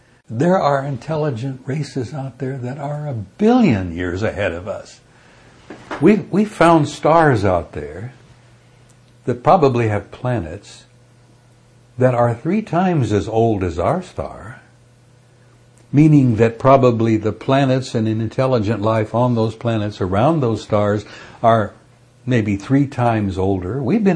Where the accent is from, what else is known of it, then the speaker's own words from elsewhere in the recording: United States; This is a little bit of interest to me as an American.